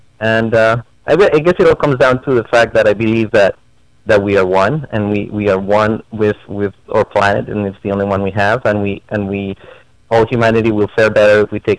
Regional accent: Colombia; now in United States; I am an immigrant from Colombia, very proud immigrant. I'm an American citizen as well

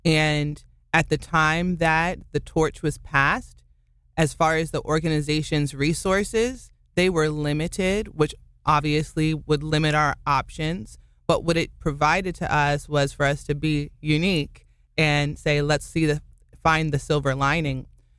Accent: Maryland, United States; also born or lived in District of Columbia; So my background, I was born and raised in Maryland, so I was raised in the District of Columbia, that area. I started in the workforce at 18.

